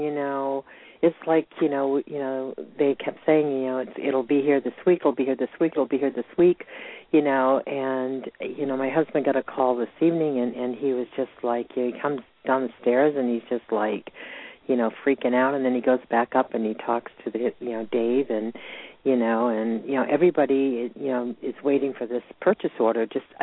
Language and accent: English; Georgia, United States; I am from Georgia.